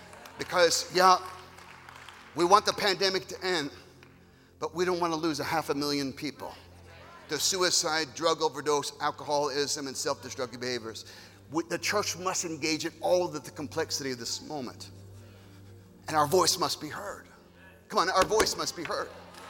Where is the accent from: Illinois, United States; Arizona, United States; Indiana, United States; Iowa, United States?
Iowa, United States; Marshalltown; born there; I was born in Marshalltown, Iowa, 1958, February 5th.